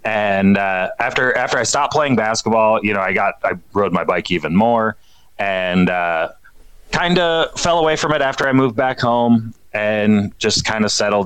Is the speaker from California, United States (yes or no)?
no; Sioux Falls, South Dakota, United States; Born and raised in Sioux Falls, South Dakota. I went to school, you know, here in town, went to a college in Yankton, South Dakota.